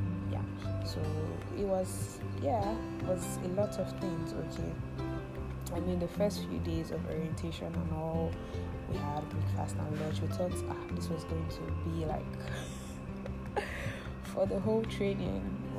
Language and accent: English; Kano, Nigeria; I grew up in Kano, Nigeria, and growing up in the north, I had a different perspective to things.